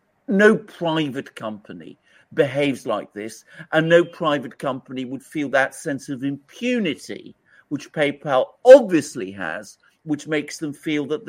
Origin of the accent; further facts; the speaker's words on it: Greece; now in United Kingdom; I live in Britain, I come from Greece, I've traveled to New York, I knew New York quite well